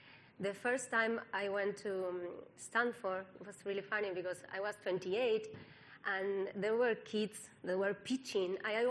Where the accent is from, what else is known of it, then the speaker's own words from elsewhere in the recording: Uruguay; English is a second language; now in Argentina; I am based in Argentina. I am from Uruguay, so I started in Uruguay.